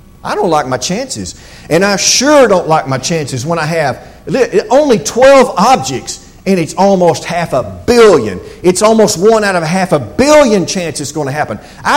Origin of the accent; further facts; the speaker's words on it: Southern United States, United States; You and I would start throwing around words like impossible, or we're from the South, right?